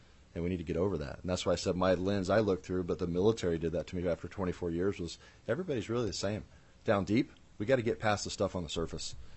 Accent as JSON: {"language": "English", "region": "the South", "country": "United States", "tie": "born or raised there", "said": "I grew up in the South. I saw racism firsthand from my own family"}